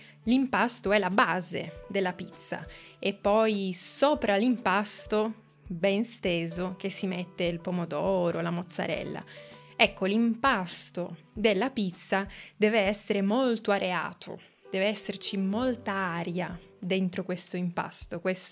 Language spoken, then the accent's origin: Italian; Turin, Piedmont, Italy; Poi il prossimo tipo è tipico della mia città d'origine, che è Torino, ed è la pizza al tegamino.